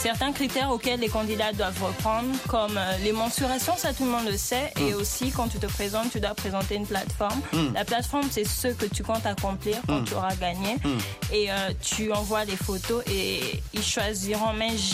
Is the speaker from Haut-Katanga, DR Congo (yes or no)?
no; Kinshasa, DR Congo; also born or lived in South Africa; now in United States; Bien que je sois née en Afrique du Sud, j'ai grandi à Kinshasa. Et vraiment, toute ma vie, mes amis, c'était vraiment là-bas.